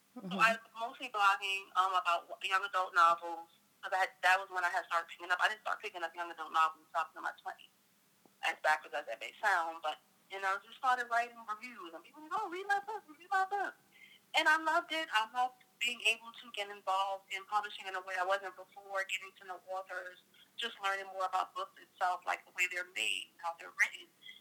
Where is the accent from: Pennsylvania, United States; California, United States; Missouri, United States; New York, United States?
New York, United States; New York City; I'm from New York City. I've lived here all of my life, except for 2 years that I did a little stint in Georgia, but I wound up back home.